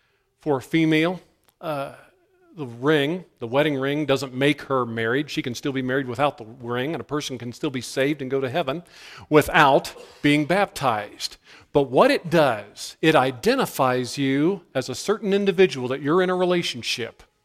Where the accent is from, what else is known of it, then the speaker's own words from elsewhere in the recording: Marietta, Ohio, United States; The Blennerhassetts lived on an island about an hour from where I grew up in Ohio, right outside Marietta, Ohio.